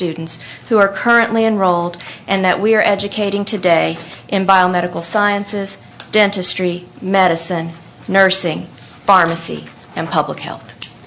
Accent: Texas, United States; I am a Texan, and I am an Aggie.

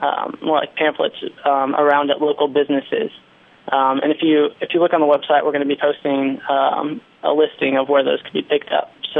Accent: Wichita, Kansas, United States; I'm actually from Wichita, Kansas, so they will be making the 9-hour drive in this weekend.

